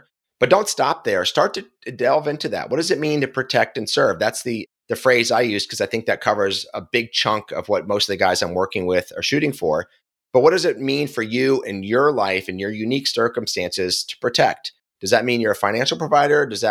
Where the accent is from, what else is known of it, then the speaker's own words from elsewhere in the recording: Philadelphia, Pennsylvania, United States; I'm from Philly. We like a little salt and pepper on our food and a little salt and pepper in our language.